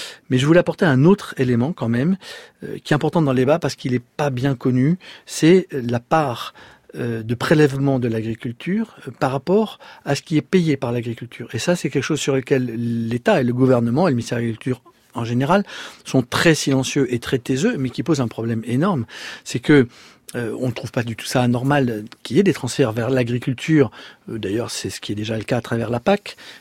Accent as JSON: {"language": "French", "region": "Auvergne-Rhône-Alpes", "country": "France", "said": "Chez nous, dans la Drôme et dans le couloir rhodanien"}